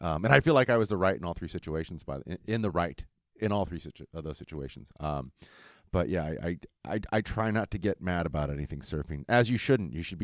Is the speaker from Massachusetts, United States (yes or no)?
no; Huntington Beach, California, United States; I was born and raised on Huntington Beach, and I surfed here, and I went to, Smith and Dwyer Middle School and Huntington Beach High School.